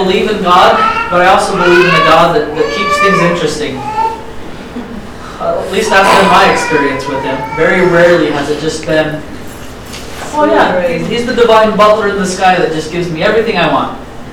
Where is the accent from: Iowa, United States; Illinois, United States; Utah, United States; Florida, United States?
Utah, United States; Kanab; So we got sent down to Southern Utah. That's why we're from Kanab.